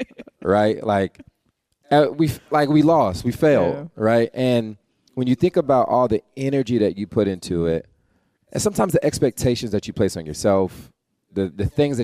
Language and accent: English; the South, United States; One, black kid growing up in the South, working in politics